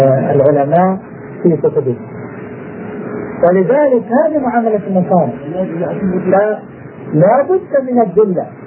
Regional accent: Jordan; نحن في عندنا في الأردن

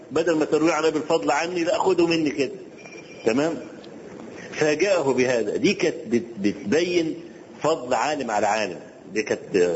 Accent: Egypt; وأنا ما أعرفش، وأنا رجل مصري

